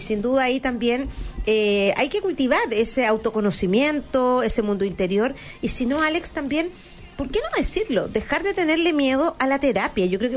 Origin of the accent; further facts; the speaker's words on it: Chile; como chilenos, podemos ir creciendo en este ámbito más cultural